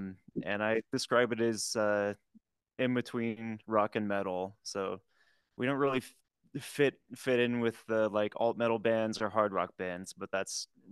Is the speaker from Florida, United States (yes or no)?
yes; Tampa, Florida, United States; also born or lived in Boston; now in Asheville, United States; I grew up in Tampa, Florida, then moved up to Boston for like 7 years. And then now I'm here in Asheville, North Carolina.